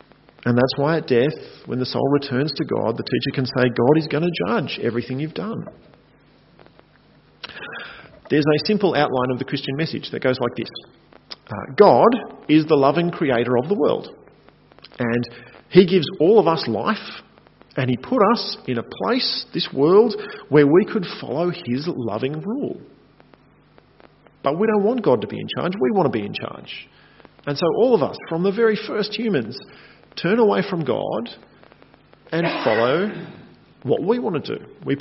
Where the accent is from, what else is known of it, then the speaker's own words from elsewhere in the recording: Australia; It feels weird as an Australian to say that to people.